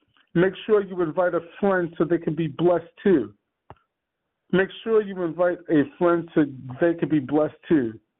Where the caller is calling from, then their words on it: Queens, New York, United States; I am calling from Queens, New York.